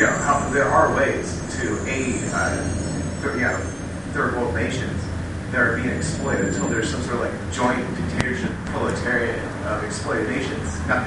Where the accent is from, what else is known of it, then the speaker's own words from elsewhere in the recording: Portland, United States; I'm from Portland.